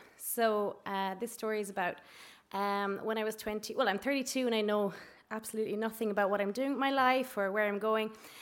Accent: Ireland; we're from Ireland

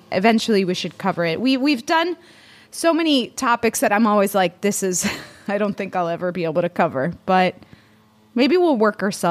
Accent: Florida, United States; I'm from Florida.

